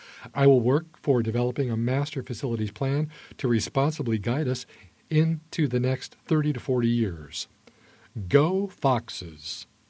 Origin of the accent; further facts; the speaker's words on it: Silverton, Oregon, United States; also born or lived in Mount Angel; Born and raised in the Silverton-Mount Angel area, I attended Monitor Elementary, Silverton Union High, and OIT. After 2 years engineering for Boeing, I returned home to manage the family farm.